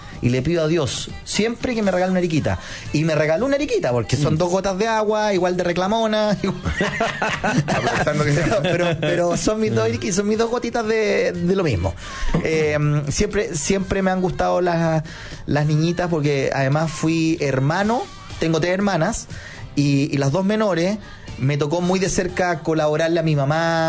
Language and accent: Spanish; Chile; como chilenos que tenemos un deportista que se casa con una modelo y son pro familia